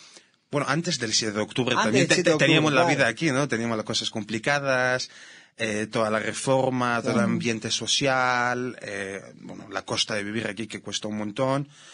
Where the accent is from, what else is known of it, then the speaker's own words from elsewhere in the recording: Ashkelon, Southern District, Israel; first language es; now in Jerusalem, Israel; en casa hablamos castellano, mi lengua materna. Crecí en Ashkelon y bueno, después de haber licenciarme del servicio militar en 2018, me mudé a Jerusalén y hace como bastante tiempo que vivo aquí, 7 años. Pues soy ashkeloni en mi alma